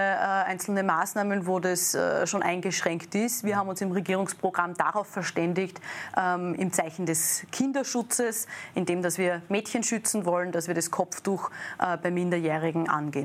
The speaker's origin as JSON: {"language": "German", "town": "Linz", "region": "Upper Austria", "country": "Austria", "tie": "born there", "said": "In meiner Geburtsstadt Linz"}